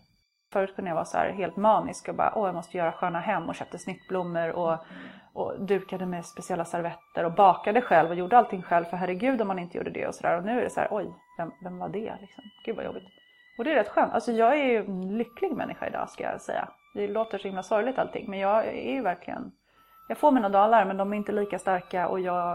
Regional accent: Täby, Stockholm County, Sweden; also born or lived in Borås; Jag är uppvuxen i Täby i Djurgårdsland. Jag är född i Borås från början, men när vi var 8 år så flyttade jag till Täby.

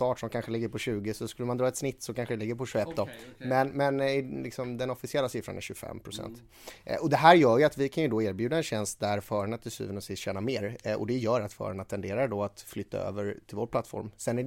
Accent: Gothenburg, Västra Götaland County, Sweden; Och det tycker jag som göteborgare är kul.

